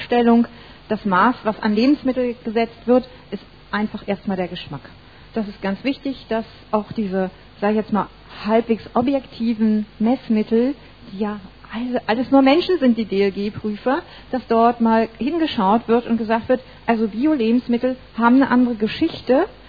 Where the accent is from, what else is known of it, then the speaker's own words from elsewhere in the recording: East Germany, Germany; Ich komme ja nur aus dem Osten von Deutschland